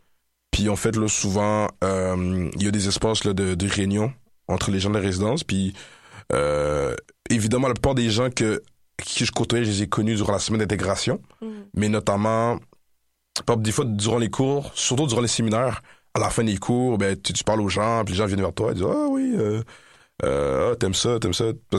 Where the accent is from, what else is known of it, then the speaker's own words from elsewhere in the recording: Quebec, Canada; je pense pas que j'ai l'accent le plus prononcé, mais on me dit, ah ouais, vous êtes Québécois, vous.